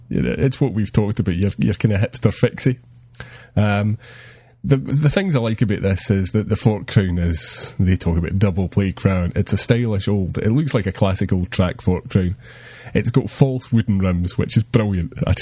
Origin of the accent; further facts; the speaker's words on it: Edinburgh, Scotland, United Kingdom; as someone who was born and bred in Edinburgh